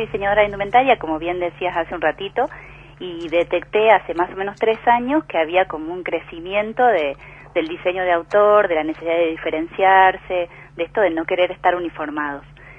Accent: Buenos Aires, Argentina; born there; mis ancestros, que casualmente eran salteños, porque yo soy nacida en Buenos Aires en realidad, pero mi abuela es salteña

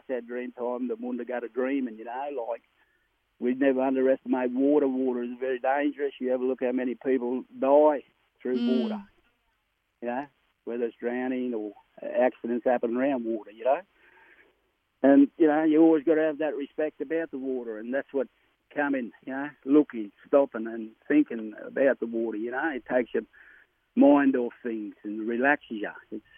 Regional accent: Charleville, Queensland, Australia; growing up on the Warraga River up in a little place in Queensland there, Charleville. We lived on the river a lot.

